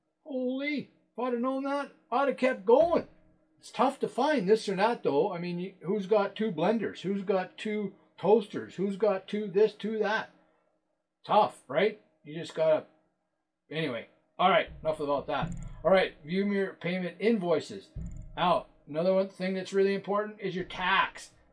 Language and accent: English; Canada; so now as a Canadian, we have to go in here